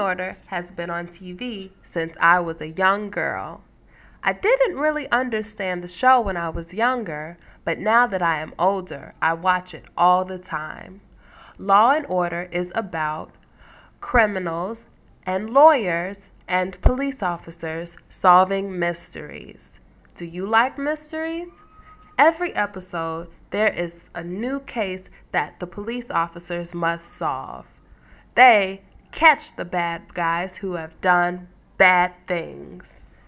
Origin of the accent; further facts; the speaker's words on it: United States; now in Chicago, United States; I am from the United States. I live in Chicago.